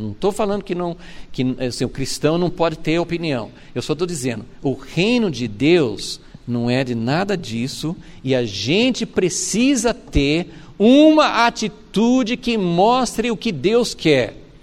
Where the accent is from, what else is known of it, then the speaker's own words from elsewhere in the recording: United States; Portuguese is a second language; As pessoas sabem que eu sou americano